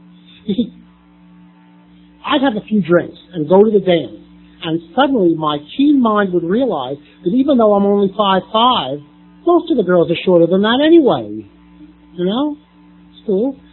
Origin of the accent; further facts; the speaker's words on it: New York City, New York, United States; And I grew up in New York City. I was born during the Second World War.